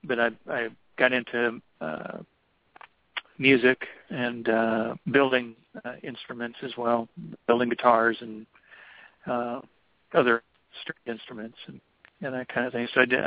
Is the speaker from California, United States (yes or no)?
no; Wisconsin, United States; Back then in Wisconsin, I was a cheesehead back then, I guess what they call.